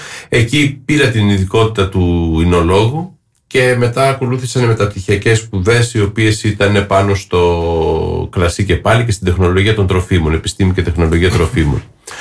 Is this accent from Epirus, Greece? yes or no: yes; Ioannina, Epirus, Greece; Εγώ είμαι γεννημένος στα Γιάννενα και μεγάλωσα εκεί